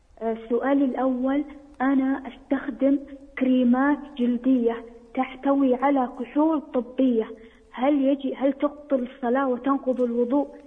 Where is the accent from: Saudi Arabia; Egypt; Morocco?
Saudi Arabia; هل أنا كسعودية هل صحيح إن ما يجوز قيادة المرأة للسيارة؟